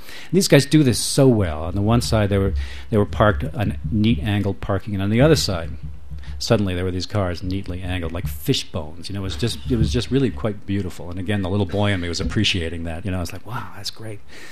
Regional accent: United States; as an American, we all sort of come to American cities and American history with certain constructs

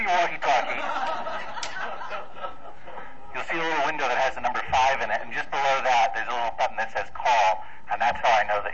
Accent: East Coast, United States; We are from the East Coast of the United States.

